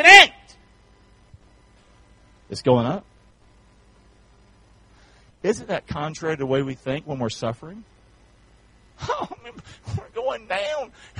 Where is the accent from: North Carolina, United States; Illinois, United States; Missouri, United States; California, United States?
North Carolina, United States